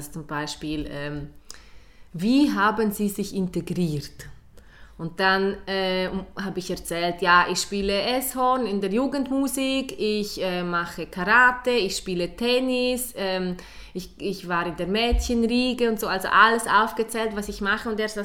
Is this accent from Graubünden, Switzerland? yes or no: yes; Graubünden, Switzerland; accent: Bündnerdeutsch; ich habe keinen Akzent, wenn ich Bündnerdeutsch spreche. Ich bin Bündnerin, ich bin dort eigentlich aufgewachsen. Ich war dort in diversen Vereinen.